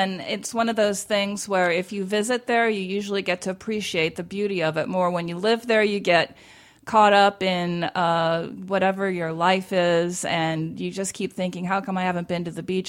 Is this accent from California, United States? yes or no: yes; San Diego, California, United States; Okay, well, I grew up in San Diego, California, beautiful location, and I actually completed my undergraduate work there at San Diego State